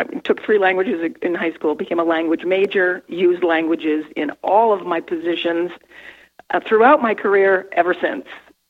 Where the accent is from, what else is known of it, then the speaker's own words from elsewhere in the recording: Maine, United States; I was probably 8 or 9, growing up on the East Coast of Maine.